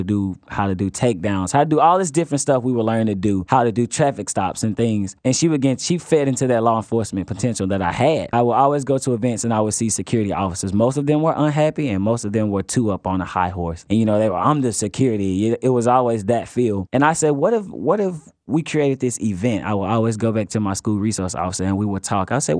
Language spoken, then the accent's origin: English; Highland Park, United States; I grew up in Highland Park, Paws Homes, West Side, so we moved around a lot.